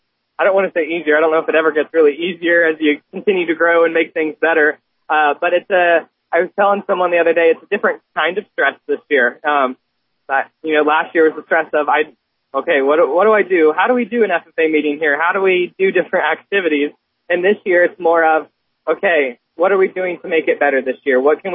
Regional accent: Indiana, United States; I'm actually from Indiana. So I'm from Bryant area, Jay County. I graduated from Jay County High School.

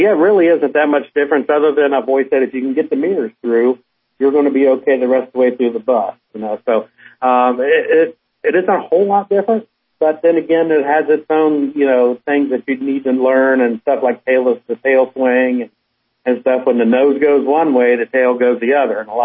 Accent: Antonia, Missouri, United States; I remember back in the day when I rode bus, I'm from Antonia, and most of our bus drivers were small farmers.

